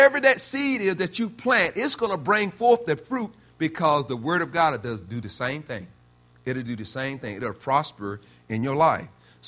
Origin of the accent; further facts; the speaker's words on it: North Carolina, United States; born there; I was born in North Carolina.